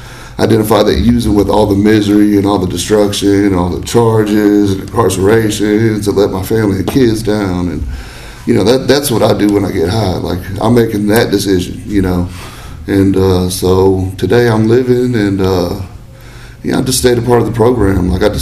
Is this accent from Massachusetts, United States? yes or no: no; Huntsville, Alabama, United States; And I realized, I'm from here. I'm not from Decatur. I'm from Huntsville, Madison.